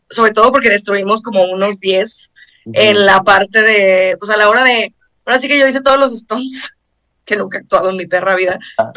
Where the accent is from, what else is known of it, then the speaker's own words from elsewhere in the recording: Guadalajara, Jalisco, Mexico; yo soy de Guadalajara, entonces si me regresan a mi rancho a trabajar, me encantaría.